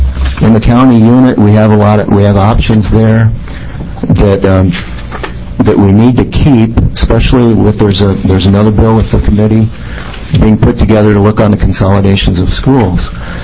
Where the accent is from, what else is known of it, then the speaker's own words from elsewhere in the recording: The Dalles, Oregon, United States; I'm from the Dalles, Oregon also.